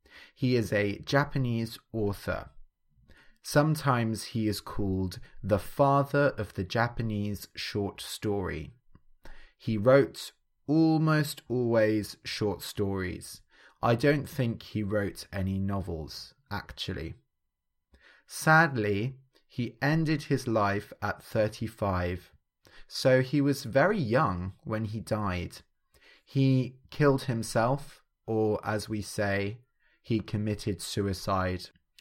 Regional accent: England, United Kingdom; So growing up in England, I grew up Christian.

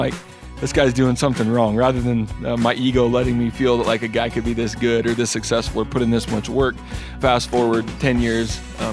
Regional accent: Washington, United States; This guy, you know, came from my home state of Washington.

